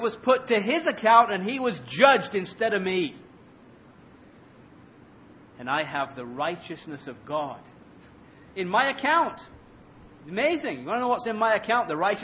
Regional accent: England, United Kingdom; I don't know, I'm an Englishman. How do you expect me to know this stuff?

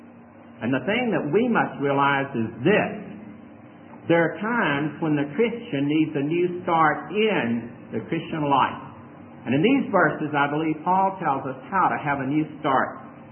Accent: Memphis, Tennessee, United States; born there; accent: Southern; I was born in Memphis, Tennessee. He in Mississippi, but I think I retained more of a Southern accent than he has.

